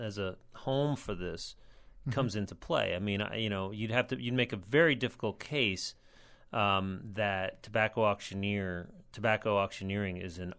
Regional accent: New York, United States; I mean, I grew up in the Hudson River Valley, and … had a huge influence on my life.

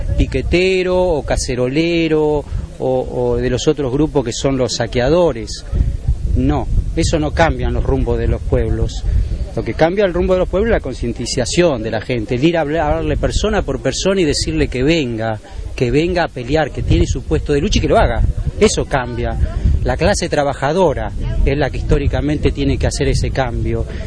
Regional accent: El Jagüel, Buenos Aires Province, Argentina; Yo soy de Jagüel, vivo acá, vivo a 8 cuadras acá.

